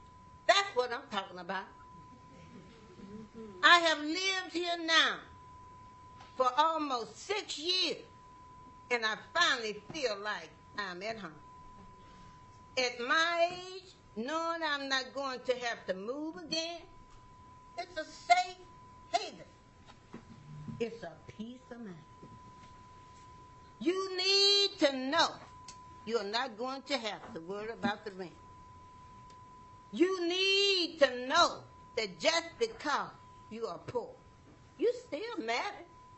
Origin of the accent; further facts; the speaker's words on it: Mississippi, United States; I grew up in Mississippi. My mother was a sharecropper.